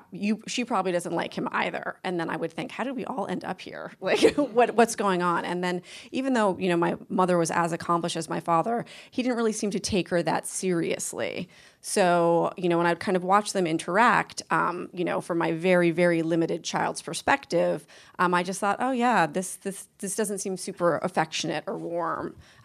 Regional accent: Boston, Massachusetts, United States; which is the home I grew up in Boston.

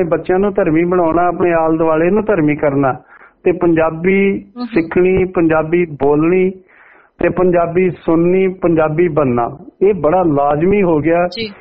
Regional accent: Amritsar, Punjab, India; ਮੈਂ ਅੰਮ੍ਰਿਤਸਰ ਨੂੰ ਬਿਲੋਂਗ ਕਰਦਾ। ਗੁਰੂ ਨਾਨਕ ਦੇਵ ਯੂਨੀਵਰਸਿਟੀ ਸਾਡੇ ਸ਼ਹਿਰ ਵਿਚ ਹੈ

